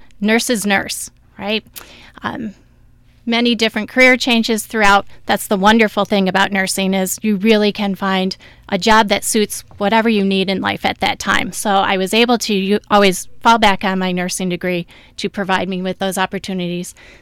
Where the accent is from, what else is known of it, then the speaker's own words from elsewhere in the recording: Corning, New York, United States; now in Canandaigua, United States; So I am actually originally from the Southern Tier down in the Payne and Post Corning area, came up to Rochester to do a more college education and haven't left. Currently, my husband and I live in Canandaigua.